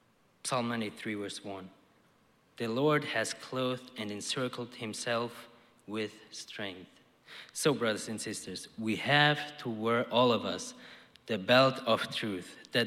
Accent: Styria, Austria; English is a second language; you know that I'm from Austria, right? Yes, like the former governor of California, Schwarzenegger, me too, I am from Austria. Actually, we are from the same part of Austria called Styria.

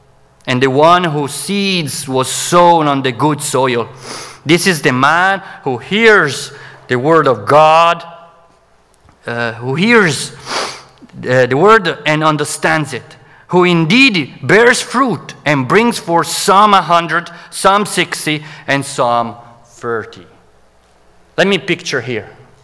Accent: Italy; English is a second language; I was a teenager. I was growing up in Italy, and I was playing basketball

